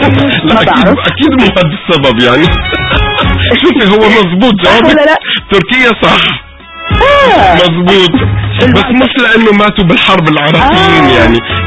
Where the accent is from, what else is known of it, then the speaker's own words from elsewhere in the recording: Tunisia; ايه يعني تونسي